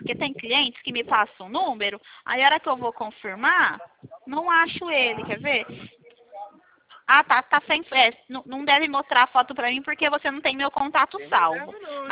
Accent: São Paulo, Brazil; porque meu DDD, Clébio, é 16. É porque eu sou aqui do interior de São Paulo

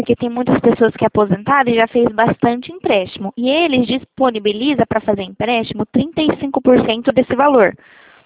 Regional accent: Presidente Prudente, São Paulo, Brazil; Eu sou de Presidente Prudente.

